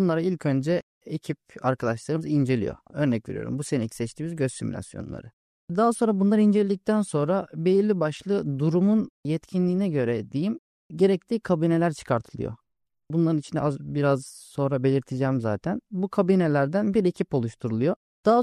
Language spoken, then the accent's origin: Turkish; Tekirdağ, Turkey; Asistan Tekirdağlıyım.